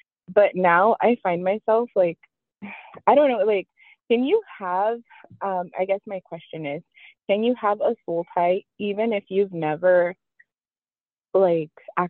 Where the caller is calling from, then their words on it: San Bernardino, California, United States; I'm calling in from San Bernardino.